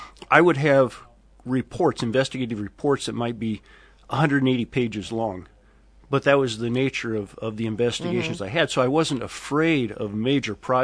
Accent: California, United States; moved away as an adult; also born or lived in Missouri; now in Iowa, United States; Okay, well, I was born in Missouri. I have a brother and a sister. And when I was about 10 years old, my family moved to Southern California. And I was basically raised in Southern California from 1960 till 2008 when we moved out here to Iowa.

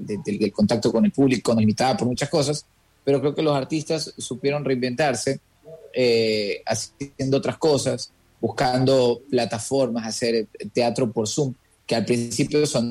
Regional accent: Buena Fe, Los Ríos, Ecuador; also born or lived in Babahoyo; De hecho, nací en Babahoyo, pero me crié toda mi vida en Buena Fe. O sea, mi vida hecha en Buena Fe, por completo.

